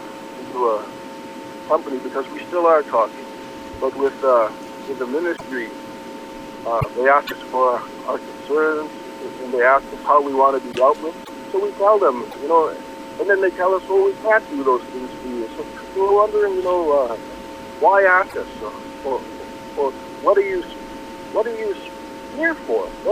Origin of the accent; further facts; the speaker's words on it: Red Lake, Ontario, Canada; I grew up in the Red Lake area. We're about 100 kilometers away from Red Lake.